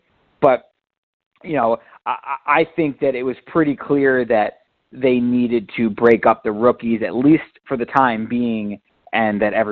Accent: Westchester, New York, United States; I mean, I grew up in Westchester, so obviously, where I came from, the Rangers were we weren't Islanders fans, we weren't Devils fans.

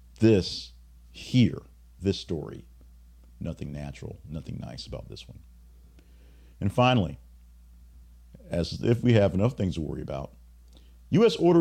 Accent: Louisiana, United States; Now, I'm from Louisiana and didn't know the dolphins were essentially native to the area

